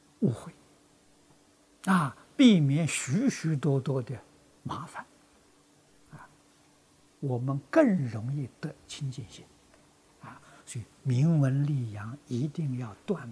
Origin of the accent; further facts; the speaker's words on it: China; 我们中国人讲灵魂的